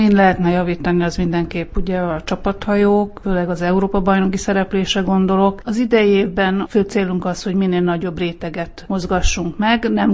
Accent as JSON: {"language": "Hungarian", "town": "Vác", "region": "Pest", "country": "Hungary", "tie": "born or raised there", "said": "hiszen Vácról jövök, ahol gyerekkorom óta"}